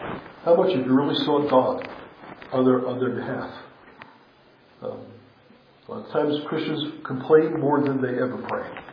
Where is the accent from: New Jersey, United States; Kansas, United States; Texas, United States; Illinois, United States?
New Jersey, United States; I was taught in my church, I grew up in New Jersey, that privileges that are taken for granted become privileges abused.